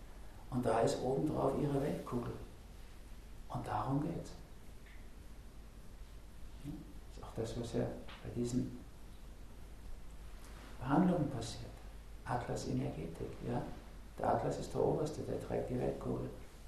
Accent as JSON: {"language": "German", "region": "West Germany", "country": "Germany", "said": "Ich komme aus der BRD, da ist das nicht so, da sind wir das nicht gewohnt."}